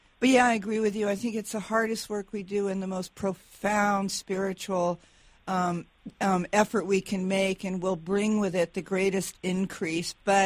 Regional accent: California, United States; he was our governor. I'm from California.

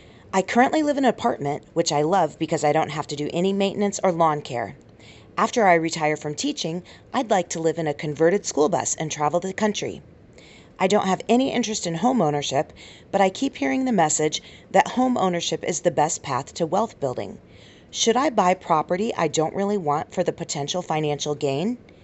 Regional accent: Kansas City, United States; from Kansas City.

